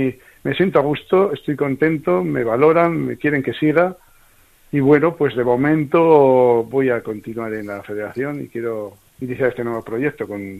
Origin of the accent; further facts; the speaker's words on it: Haro, La Rioja, Spain; igualmente yo me siento igualmente orgulloso, o lo siguiente, como decimos, de ser de Haro y de llevar a mi pueblo como lo llevo en el corazón